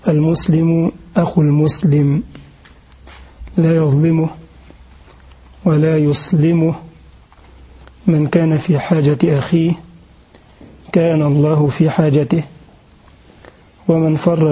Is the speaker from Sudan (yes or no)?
no; Egypt; فأنت مغربي نعم وأنا مصري